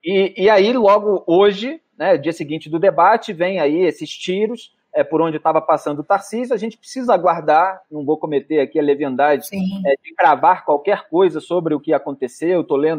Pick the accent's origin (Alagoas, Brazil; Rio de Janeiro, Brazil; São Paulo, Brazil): Rio de Janeiro, Brazil; eu sou do Rio de Janeiro